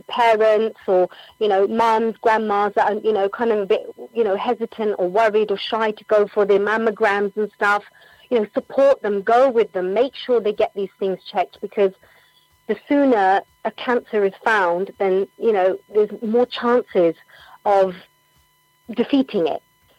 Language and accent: English; London, United Kingdom; you see me like in my hometown in London